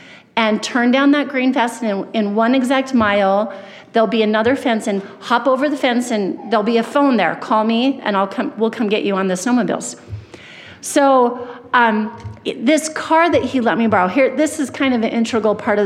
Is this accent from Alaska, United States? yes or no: no; Idaho, United States; And I'm from Idaho. I had some pride on being able to drive in the snow.